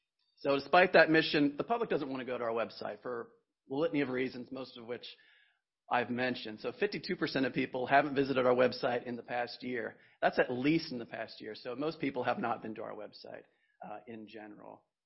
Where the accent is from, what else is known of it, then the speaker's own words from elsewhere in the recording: Midwest, United States; So I'm from the Midwest, so I always pause a little bit when I say my correct name when someone maybe says it a little bit wrong.